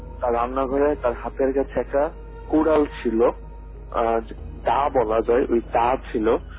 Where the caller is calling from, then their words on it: Jessore, Khulna Division, Bangladesh; আমাদের গ্রাম যশোরের ঝিনাইদহের বাবরা গ্রাম।